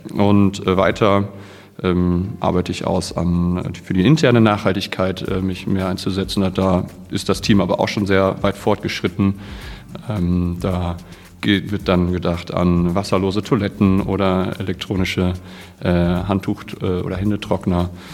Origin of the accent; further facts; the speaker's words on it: Hesse, Germany; Genau, also ursprünglich komme ich aus Nordhessen